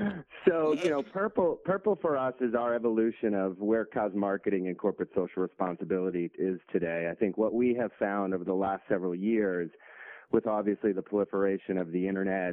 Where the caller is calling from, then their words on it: Boston, Massachusetts, United States; Yeah, I'm calling from Boston, heading out to London on Monday, and then Geneva, and then I'm back in New York City the following week